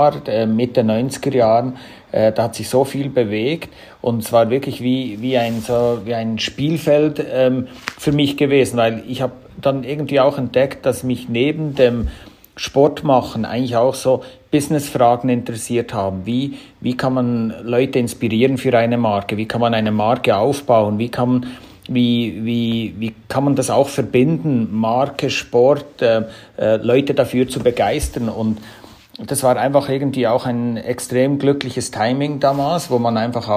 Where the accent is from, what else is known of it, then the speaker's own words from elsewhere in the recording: Switzerland; Wie man höchstwahrscheinlich nicht verkennen kann von meiner Sprache her, komme ich aus der Schweiz, auch vom Namen her … Also das zeigt ein bisschen, wo meine Wurzeln sind. Und die sind natürlich immer sehr stark an den Berg geprägt gewesen.